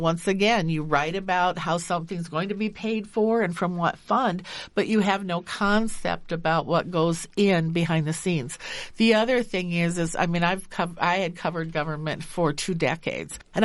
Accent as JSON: {"language": "English", "town": "West Des Moines", "region": "Iowa", "country": "United States", "tie": "born or raised there", "also_born_or_lived": "Mason City", "said": "I'm an Iowa native. I was born in Mason City. I went to Valley High School in West Des Moines. That makes me a Valley girl."}